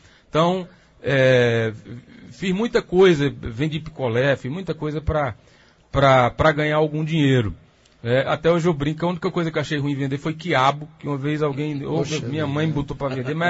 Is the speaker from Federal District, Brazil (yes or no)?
yes; Brasília, Federal District, Brazil; born there; eu nasci em Brasília por circunstância, né, porque meus pais são daqui, eles foram para lá por conta do trabalho do meu pai.